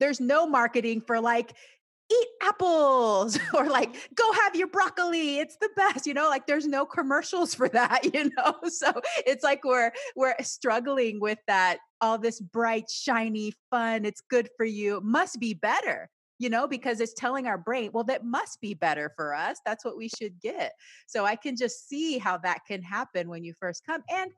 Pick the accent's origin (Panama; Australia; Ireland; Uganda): Panama; also born or lived in United States; I grew up both in Panama and the United States.